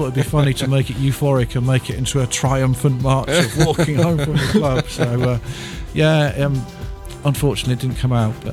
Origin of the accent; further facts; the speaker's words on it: England, United Kingdom; It was like, "No, we're from England."